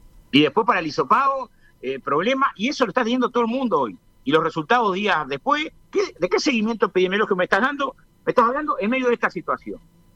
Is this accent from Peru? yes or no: no; Uruguay; Nosotros, antes de ser militantes frente a artistas, somos uruguayos.